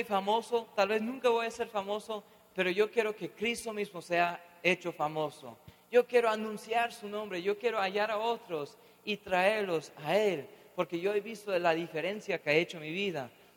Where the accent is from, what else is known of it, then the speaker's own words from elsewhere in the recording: United States; now in Colombia; No sé cómo ha sido acá en Colombia, pero en mi país, en los Estados Unidos, pues hace años, hace 100 años más